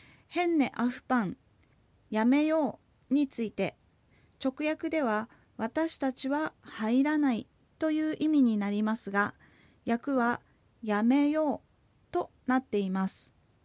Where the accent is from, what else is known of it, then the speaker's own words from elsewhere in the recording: Urakawa, Hokkaido, Japan; このテキストは私のふるさとである浦河町のアイヌ語をベースにしています